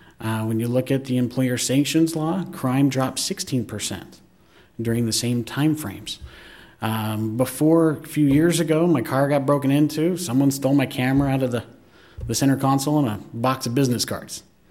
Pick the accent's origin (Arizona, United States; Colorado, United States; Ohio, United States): Arizona, United States; Mesa; I live at 539 South Spencer, right here at Broadway and Stapley. And I grew up here in Mesa.